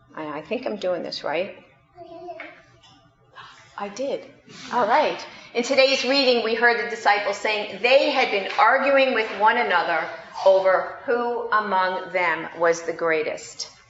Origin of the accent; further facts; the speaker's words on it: New York, United States; When I was a kid growing up in New York